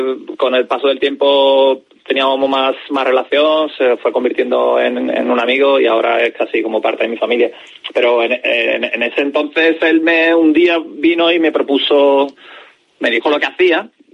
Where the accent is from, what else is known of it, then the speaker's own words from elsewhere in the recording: Cádiz, Andalusia, Spain; Bueno, soy de Cádiz.